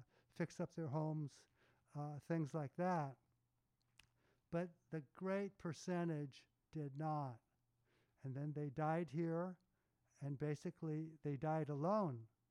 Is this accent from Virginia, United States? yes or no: no; Santa Cruz, California, United States; I was born in Santa Cruz, and I lived in the last Santa Cruz Chinatown.